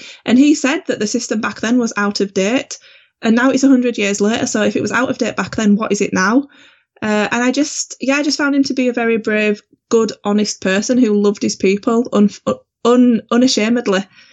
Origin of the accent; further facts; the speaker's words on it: Yorkshire and the Humber, United Kingdom; we used to go on holiday to Scarborough, seaside, because I'm from Yorkshire.